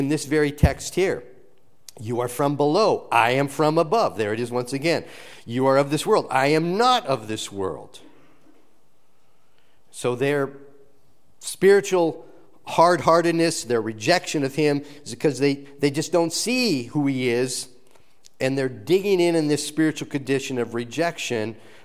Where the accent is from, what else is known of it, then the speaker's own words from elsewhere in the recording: Minnesota, United States; If I say I'm from Minnesota, people make assumptions about me, and sometimes they may be accurate assumptions.